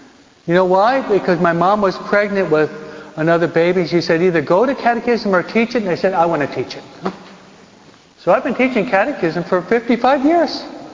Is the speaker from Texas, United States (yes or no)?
no; New York, United States; I'm a New Yorker, huh?